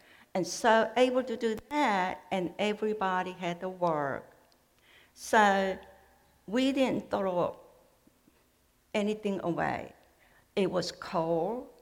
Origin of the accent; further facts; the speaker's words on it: South Korea; English is a second language; So growing up in Korea, we never went out to the eat restaurant. And there's a poverty.